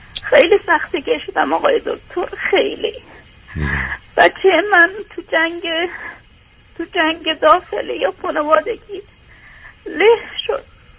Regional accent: Afghanistan; also born or lived in Iran; now in Sweden; به دلیل مشکلات جنگ و ناامنی از افغانستان مجبور شدیم فرار کنیم بیایم ایران، از ایران هم مجبور شدیم اومدیم طرف سویدم.

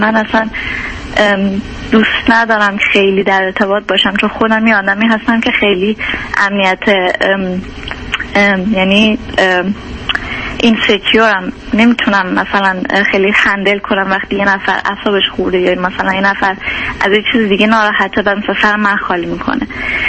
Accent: Iran; moved away as an adult; now in Europe; من 26 سالم از اروپا باهاتون تماس میگیرم. 4 سال پیش من از ایران تنهایی اومدم اروپا، بعد اینجا پناهنده شدم و جواب پناهندگیم اومد.

